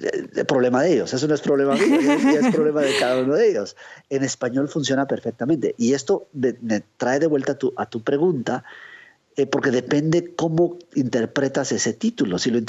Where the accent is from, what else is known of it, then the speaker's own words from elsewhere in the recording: Guatemala; now in United States; Creciendo en Guatemala, pero luego creciendo en Estados Unidos, luego un presente más actual, en donde vuelvo a ese lago